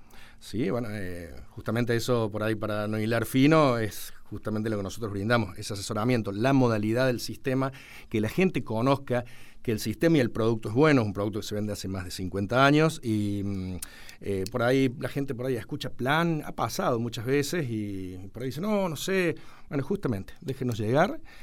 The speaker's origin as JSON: {"language": "Spanish", "town": "Río Tercero", "region": "Córdoba", "country": "Argentina", "tie": "born or raised there", "said": "somos vendedores de Río Tercero, no que venimos de afuera, de vaya a saber dónde, a tirar cualquier cosa al ruedo. Sí, somos... casi todos, bueno, somos nacidos ahí, vivimos ahí, trabajamos ahí"}